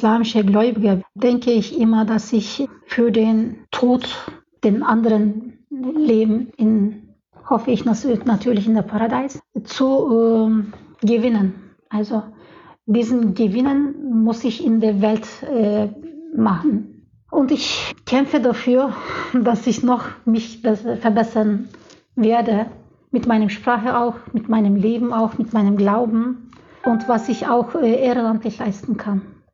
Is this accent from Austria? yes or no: no; Turkey; German is a second language; moved away as an adult; now in Leipzig, Germany; Ich komme aus der Türkei und dort gibt es jetzt aktuell einen politischen Problem. Und ich bin deswegen von politischen Gründen hierher gekommen.